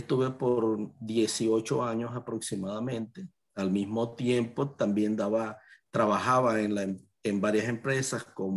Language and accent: Spanish; Sabanete Palma, Zulia, Venezuela; also born or lived in Maracaibo; Pero inmediatamente mis papás me trasladaron a la ciudad de Los Puertos y también soy oriundo de allá de Sabanete Palma, un pequeño pueblo pesquero a donde crecimos ambos.